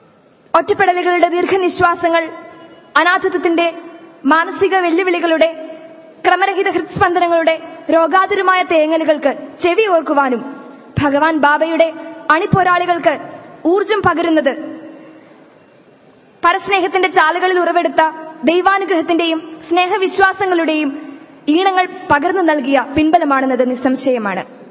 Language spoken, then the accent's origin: English; Kumbala, Kerala, India; I'm coming from Kumbala in Kasaragod district.